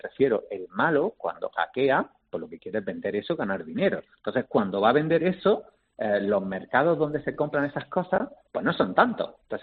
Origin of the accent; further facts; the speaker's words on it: Málaga, Andalusia, Spain; Somos malagueños, exacto.